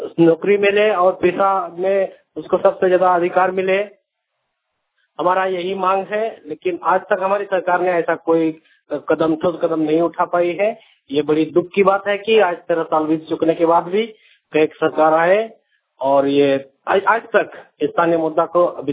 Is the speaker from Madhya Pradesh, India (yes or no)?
no; Golpur, Jharkhand, India; और पंचायत गोलपुर, प्रखंड दुमका और जिला दुमका झारखंड के निवासी हैं और ग्राम गोलपुर के हम प्रधान भी हैं